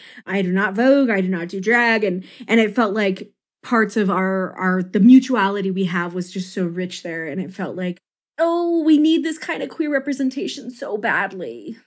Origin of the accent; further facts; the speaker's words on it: Pagosa Springs, Colorado, United States; Oh, I'm from Pagosa Springs, Colorado. It's like a tiny, itty bitty little ski town.